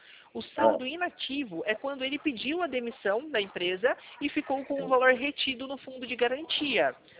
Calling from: Atibaia, São Paulo, Brazil; Eu falo aqui de São Paulo.

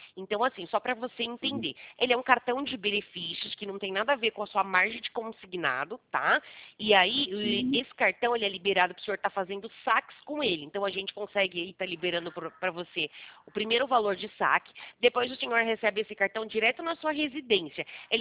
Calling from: Americana, São Paulo, Brazil; Isso, exatamente. Eu falo da cidade de Americana.

